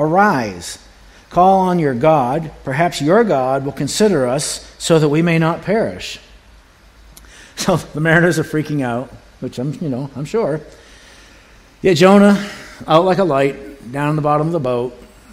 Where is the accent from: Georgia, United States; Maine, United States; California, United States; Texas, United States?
Maine, United States; Now, I'm from Maine, I'm from the ocean